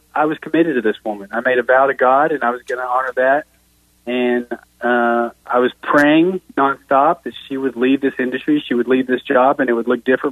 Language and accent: English; Mustang, Oklahoma, United States; We live in Mustang, Oklahoma. We're from Mustang.